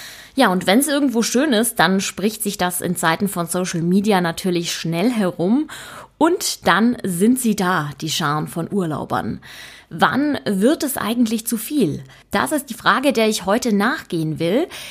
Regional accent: Trentino-Alto Adige, Italy; Und bei mir ist es Südtirol, ich bin in der Nähe von Bozen aufgewachsen.

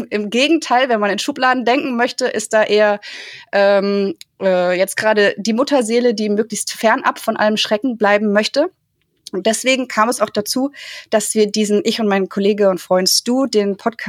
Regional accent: Freiburg, Baden-Württemberg, Germany; ich komme aus Freiburg. Da spricht man badisch, alemannisch.

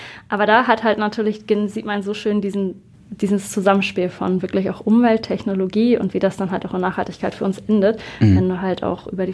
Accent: Northern Germany, Germany; Ich komme aus dem Norden. Ich habe jetzt schon gesagt, ich habe einen super großen Wasserbezug, eigentlich Timmendorfer Strand.

